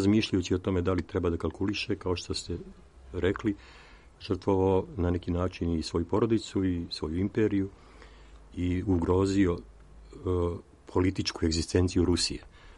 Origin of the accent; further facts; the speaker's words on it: Nikšić, Nikšić Municipality, Montenegro; Ja sam odrastao u Nikšiću.